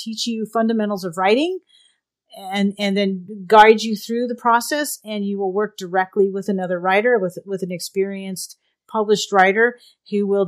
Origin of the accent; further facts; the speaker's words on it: Albuquerque, New Mexico, United States; I will probably be on site there because Albuquerque is my hometown.